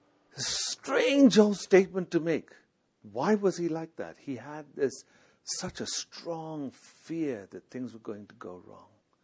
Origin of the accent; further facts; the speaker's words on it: South India, India; I come from South India, as you obviously know